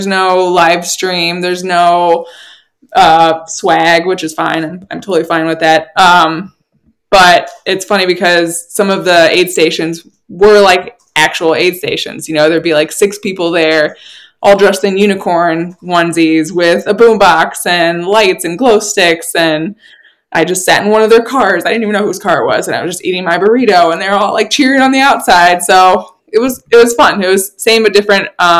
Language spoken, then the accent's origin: English; Florida, United States; also born or lived in Chicago; and I'm from Florida, so like the heat is just in me from experiencing that my entire life, minus the 10 years in Chicago.